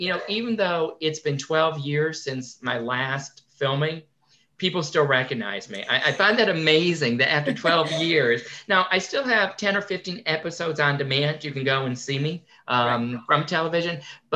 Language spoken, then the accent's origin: English; Connecticut, United States; I grew up in Connecticut. My dad owned a Dunkin' Donuts and a restaurant.